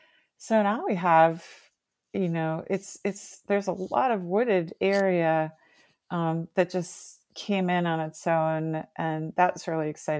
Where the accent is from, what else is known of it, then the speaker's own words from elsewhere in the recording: Bowie, Maryland, United States; I grew up in Bowie in Prince George's County